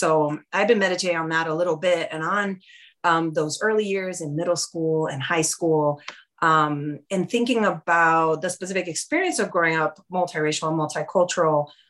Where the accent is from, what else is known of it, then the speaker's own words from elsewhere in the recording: New York City, New York, United States; I grew up in New York City as a multiracial, multicultural Afro-Latina.